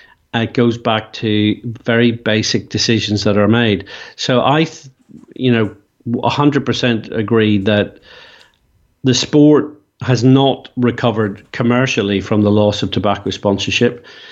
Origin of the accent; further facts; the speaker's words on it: Ireland; And I was in my home country, Ireland, yesterday, actually, speaking at a conference.